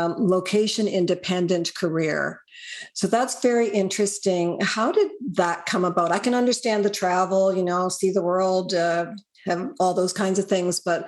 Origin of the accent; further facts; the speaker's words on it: Canada; this is how I can tell that you're American and I'm Canadian. Because in Canada, we never say dang, ever